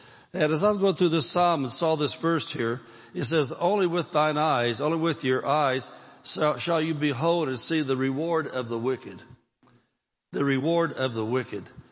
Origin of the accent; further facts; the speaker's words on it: Indianapolis, Indiana, United States; We came from the Bible Belt. There was every kind of denomination of church you could think of in Indianapolis.